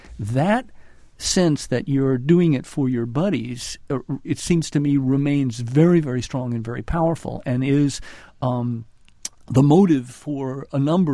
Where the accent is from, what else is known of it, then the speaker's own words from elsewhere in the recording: Alabama, United States; I grew up in the Deep South where it was still a recent memory.